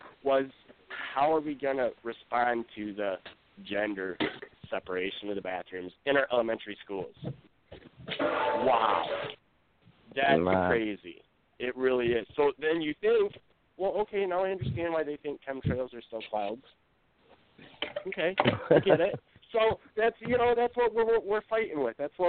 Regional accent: Grand Rapids, Michigan, United States; They hit all them dispensaries in 1 week in Grand Rapids, my hometown.

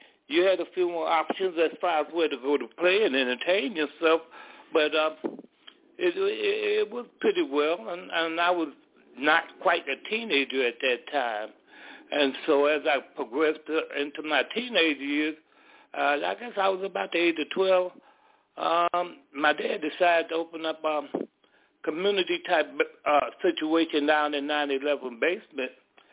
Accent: Chicago, Illinois, United States; Well, actually, I was born there in 1948, but it was the row houses that was all there.

